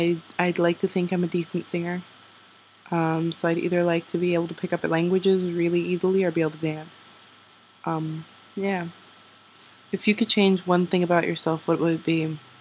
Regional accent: Germany; now in New York, United States; I'm from Germany. I'm currently living in New York. Well, I'm not right now. I'm visiting home. But I'm going to school in New York.

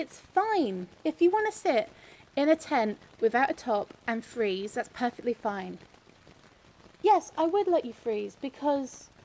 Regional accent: England, United Kingdom; I'm English, that's what we do.

